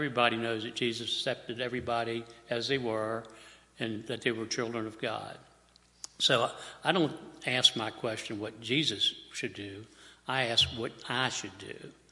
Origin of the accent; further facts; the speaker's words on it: Norfolk, Virginia, United States; born there; Now, I was born in Norfolk, Virginia, way back in 1944. It's hard to believe I'm almost 75, but I am.